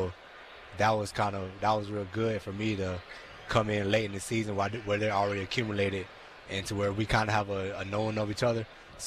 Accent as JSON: {"language": "English", "town": "Miami", "region": "Florida", "country": "United States", "tie": "born or raised there", "lives_now": "Houston, United States", "said": "Visited my hometown, down in Miami for a little bit."}